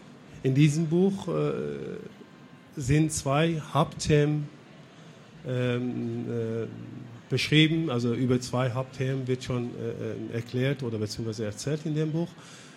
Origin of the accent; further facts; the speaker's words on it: Iran; Also ich komme auch selber aus dem Iran und ich kenne einfach staatliche Zensur, die dann auch immer da ist.